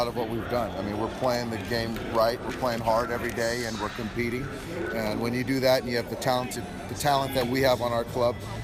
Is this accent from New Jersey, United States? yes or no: no; San Diego, California, United States; And, yeah, I'm from San Diego